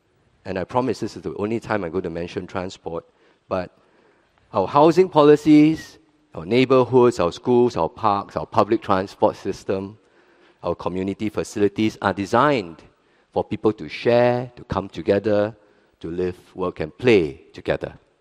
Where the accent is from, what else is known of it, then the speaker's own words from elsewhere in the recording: Singapore; first language Hokkien; English is a second language; I'm Chinese, I'm also Buddhist, as I mentioned, I speak Hokkien as my first language